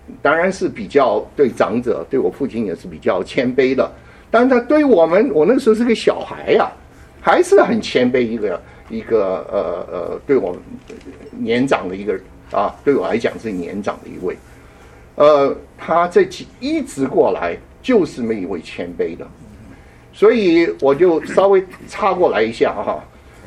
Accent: Japan; Chinese is a second language; now in United States; 我在日本长大了，所以你要原谅我，如果我的中国话讲得不好。而且我因为我从日本长大以后，我就到美国来

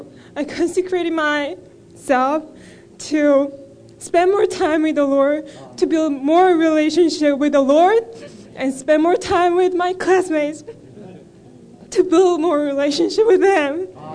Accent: Baltimore, Maryland, United States; from Baltimore

